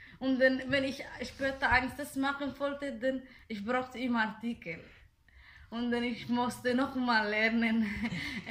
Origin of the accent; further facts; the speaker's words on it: Somalia; first language Somali; German is a second language; now in Austria; ich komme aus Somalia und ich bin seit vier und halbes Jahr in Österreich.